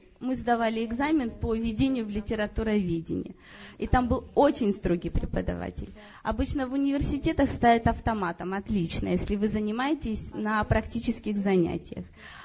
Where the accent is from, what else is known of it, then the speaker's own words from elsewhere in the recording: Kalmykia, Russia; я из Калмыкии сама